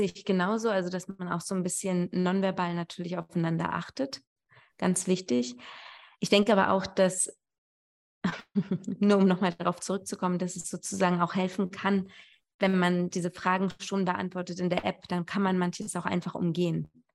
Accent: Berlin, Germany; aber ich bin ja auch Berliner, wir sind ja relativ egoistisch und bleiben in unserer Stadt.

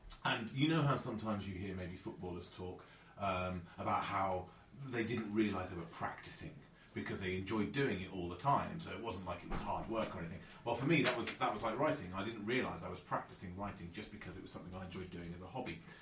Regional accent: Solihull, West Midlands, United Kingdom; born there; I was born in Solihull, which is in the West Midlands, near Birmingham. But I don't have an accent, I don't think. Although maybe I do if I try. But my family are Irish, so I was one of the first to be born over here.

